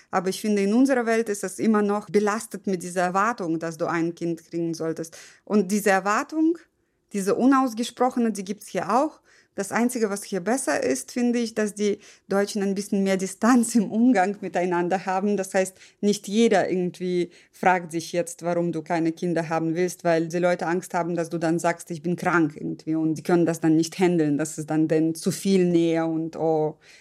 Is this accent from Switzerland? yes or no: no; Uzbekistan; now in Germany; vor allem in Ländern wie Russland oder Usbekistan, wo ich herkomme, natürlich werde ich Mutter, selbstverständlich.